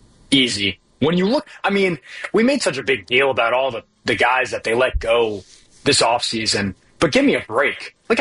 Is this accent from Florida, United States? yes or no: yes; Florida, United States; That's correct. I'm from South Florida. Couldn't be further away, honestly.